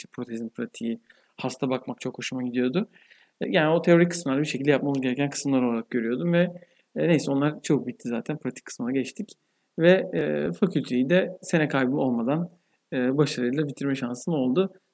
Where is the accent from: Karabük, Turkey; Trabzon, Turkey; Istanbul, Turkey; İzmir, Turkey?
Istanbul, Turkey; born there; 1981 İstanbul doğumluyum.